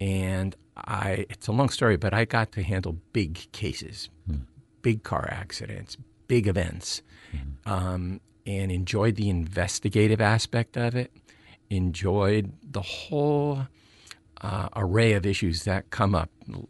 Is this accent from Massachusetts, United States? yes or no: no; Clifton, New Jersey, United States; I was born in Passaic General Hospital, lived in Clifton, went to high school there, graduated, and wound up going to college across the river, across the Hudson River into Manhattan